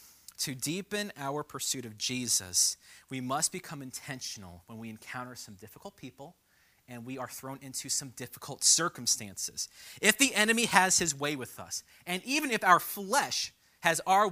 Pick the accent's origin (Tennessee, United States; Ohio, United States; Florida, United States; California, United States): Florida, United States; Temple Terrace; When I was a kid, I grew up in Temple Terrace, and I played for Temple Terrace Little League.